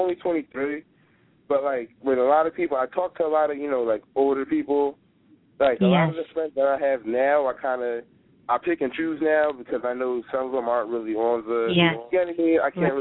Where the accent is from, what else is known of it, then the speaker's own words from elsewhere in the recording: New Jersey, United States; I'm from New Jersey, South Jersey.